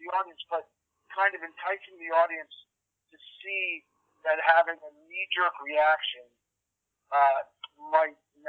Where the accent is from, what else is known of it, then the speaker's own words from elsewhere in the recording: Pennsylvania, United States; now in Los Angeles, United States; I went to my hometown, a small town, 80,000 people, and I said, you know, we're going to make the movie. I said at a press conference, I'm going to try to find the lead actress in the Lehigh Valley, essentially.